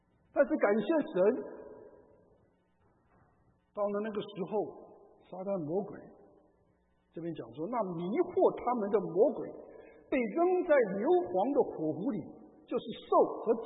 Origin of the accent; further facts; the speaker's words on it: China; 因为我们中国人会送红包走后门